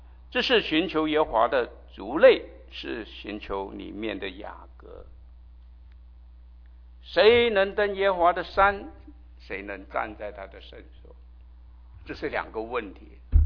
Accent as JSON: {"language": "Chinese", "country": "China", "said": "这是我们中国人的心态，我们连错错错到底，就是不要讲，就是不要宣扬。"}